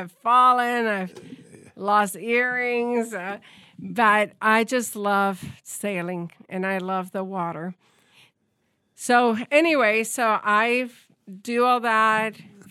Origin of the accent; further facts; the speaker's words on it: Puerto Rico; You know, I'm Puerto Rican, so I'm surrounded by water in Puerto Rico. I'm like, I'm from Puerto Rico